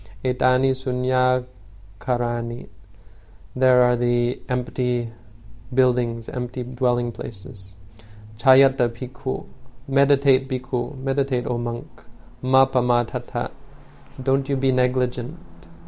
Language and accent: English; Canada; also born or lived in Thailand; No, I'm from Canada, actually. That's the sad part. It should be perfect, but I've been living in Thailand for so long that it's terrible. I had to relearn English when I came back to the West.